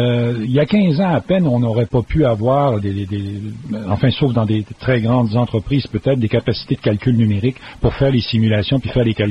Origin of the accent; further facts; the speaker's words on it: Quebec, Canada; moi, je suis natif de la région du Saguenay. C'est une très grande région forestière.